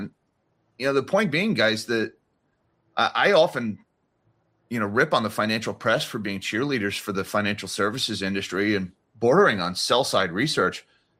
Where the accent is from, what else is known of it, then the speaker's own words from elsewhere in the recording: Lakewood, New Jersey, United States; near my hometown in Lakewood, New Jersey.